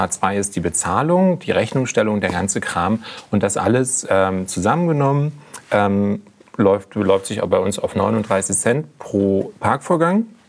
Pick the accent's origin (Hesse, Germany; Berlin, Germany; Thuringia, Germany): Berlin, Germany; ich bin als Berliner Pflanze... Ich wohne in Prittishain